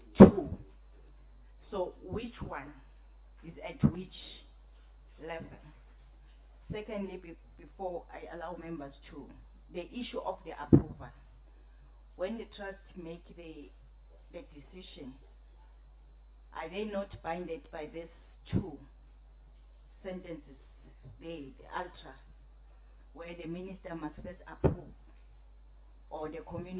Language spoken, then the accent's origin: English; Bangwane, South Africa; from Bangwane village. If you can explain to the Mbangwane community the PTO, the lease, which one is better than the other? Because mina as a rural woman